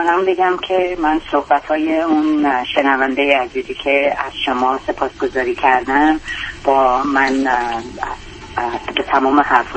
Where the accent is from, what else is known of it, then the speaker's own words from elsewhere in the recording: Iran; also born or lived in England; now in Texas, United States; من از سال 70 از ایران اومدم و سال 80 اومدم آمریکا. از ایران اومدم رفتم انگلیس بعد اومدم آمریکا.